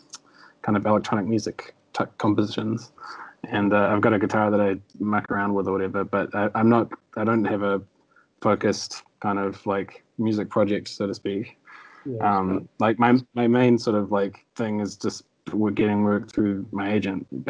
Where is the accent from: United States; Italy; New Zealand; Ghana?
New Zealand; Yeah, from New Zealand.